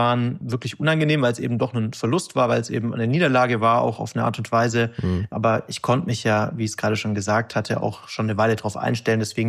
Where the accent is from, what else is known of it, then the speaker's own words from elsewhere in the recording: Stuttgart, Baden-Württemberg, Germany; auch als Wähler und auch als Stuttgarter